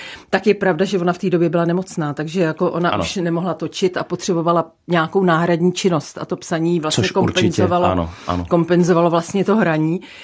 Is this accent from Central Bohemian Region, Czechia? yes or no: yes; Benešov, Central Bohemian Region, Czechia; protože jsem se tam narodila, prožila jsem tam dětství, tak je Benešov u Prahy.